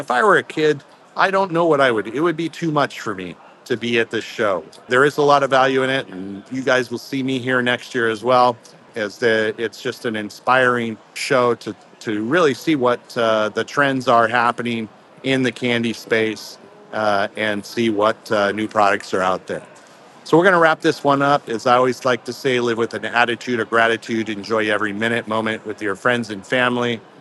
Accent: Pacific Northwest, United States; as a kid growing up in the Pacific Northwest, I used to eat a lot of.

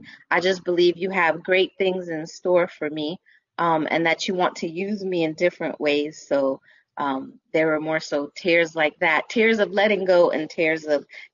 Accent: Maryland, United States; So I was born and raised in the D.C., Maryland, Virginia area known as the DMV. I was born in Maryland

